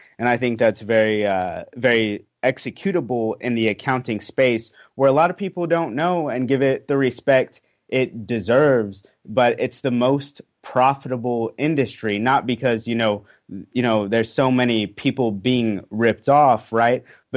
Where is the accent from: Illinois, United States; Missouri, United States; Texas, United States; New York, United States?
Texas, United States; back to growing up in Central Texas, from the blue collar environment versus the white collar environment